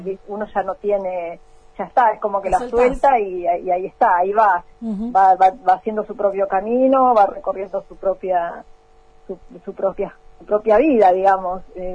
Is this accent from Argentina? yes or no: yes; Viedma, Río Negro, Argentina; era una foto que era de mi pueblo, de mi ciudad, que es la ciudad de Viedma